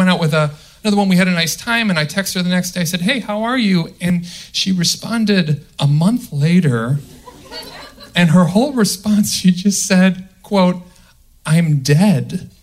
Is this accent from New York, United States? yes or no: no; Illinois, United States; I'm from the Midwest. Right? Okay. And, okay. Outside Chicago.